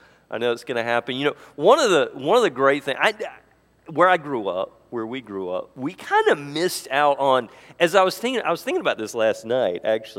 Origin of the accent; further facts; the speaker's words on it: the South, United States; now in North Dakota, United States; And where I grew up in the South, because, frankly, we didn't have quite the same violence of winter that we have here. Things didn't quite come to the point of death that they do in North Dakota.